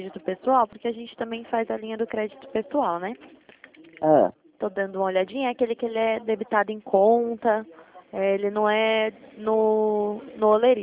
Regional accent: Itatiba, São Paulo, Brazil; A gente mora, eu moro aqui, eu sou de Itatiba, né? Interior de São Paulo.

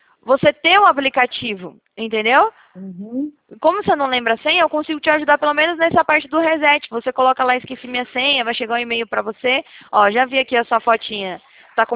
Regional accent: Prudentópolis, Paraná, Brazil; born there; also born or lived in Joinville; now in Atibaia, Brazil; eu moro aqui em Atibaia, mas a gente atende o Brasil todo. Inclusive, eu sou daí do sul. Eu nasci em Prudentópolis, eu morava lá em Santa Catarina, em Joinville.

